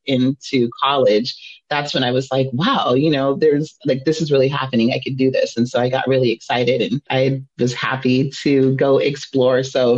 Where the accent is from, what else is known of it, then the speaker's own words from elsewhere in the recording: Juneau, Alaska, United States; also born or lived in Anchorage; So I'm an Alaska girl born and raised. I was born in Anchorage and raised in Juneau.